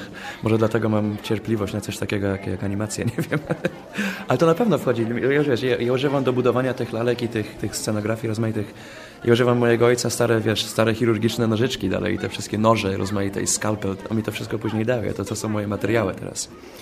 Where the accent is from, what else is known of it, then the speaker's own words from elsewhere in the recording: Poznań, Greater Poland Voivodeship, Poland; Ja się urodziłem na Łazarzu tutaj w Poznaniu. 3 pokolenia rodziny mieszkały razem w jednym malutkim apartamencie na skrzyżowaniu Głogowskiej i co wtedy się nazywało Engla.